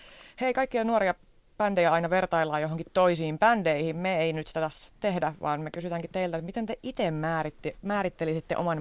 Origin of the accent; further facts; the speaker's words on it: Loimaa, Southwest Finland, Finland; mä en puhu nyt Loimaasta, vaikka mä oonkin kotoisin sieltä